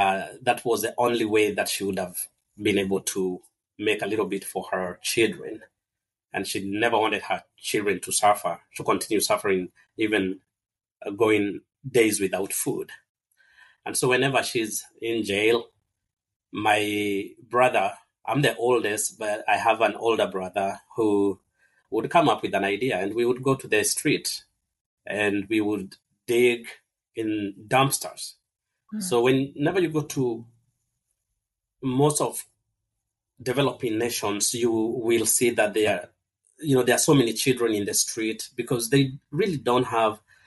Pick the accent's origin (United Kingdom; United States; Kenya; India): Kenya; So I was born and raised in Kenya.